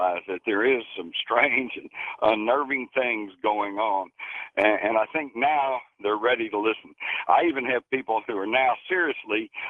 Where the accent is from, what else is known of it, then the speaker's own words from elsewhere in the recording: Texas, United States; But I got to tell you, as a Texan, as long as there's somebody out there with a gun, I'm going to have a gun.